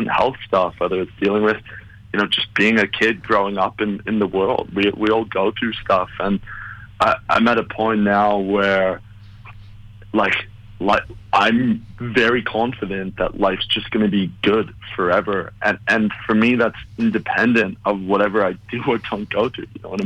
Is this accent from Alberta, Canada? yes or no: no; Toronto, Ontario, Canada; Yeah, I'm from Toronto, so middle of the country. I grew up on an 80-acre farm around there.